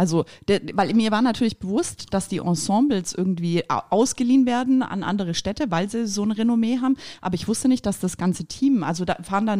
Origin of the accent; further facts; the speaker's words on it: Stuttgart, Baden-Württemberg, Germany; Also das will ich ja natürlich als Stuttgarterin wissen